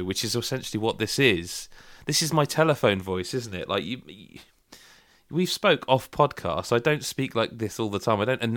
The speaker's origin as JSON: {"language": "English", "town": "Bournemouth", "region": "South West England", "country": "United Kingdom", "said": "All right, mate, how's it going? I'm not from London, I'm actually from"}